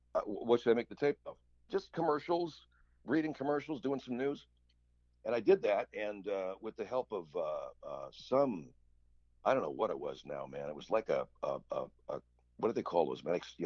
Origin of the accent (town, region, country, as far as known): Arcadia, California, United States; born or raised there; also born or lived in Pasadena